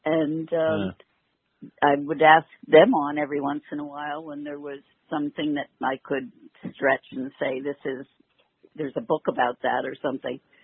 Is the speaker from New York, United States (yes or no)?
no; Allentown, Pennsylvania, United States; I was teaching. I was from Allentown, Pennsylvania